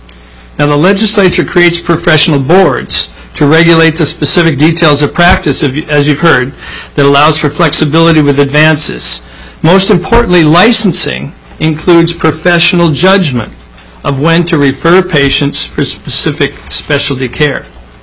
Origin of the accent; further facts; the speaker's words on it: Ketchikan, Alaska, United States; also born or lived in Craig; I was born and raised in Ketchikan and Craig, and I was the first Alaska Native optometrist.